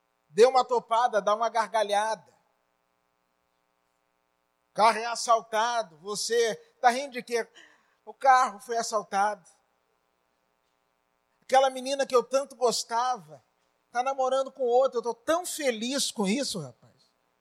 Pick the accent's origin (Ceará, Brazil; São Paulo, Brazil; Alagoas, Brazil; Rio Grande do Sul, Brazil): Alagoas, Brazil; Maceió; E sou lá de Maceió. Lugar maravilhoso, gente.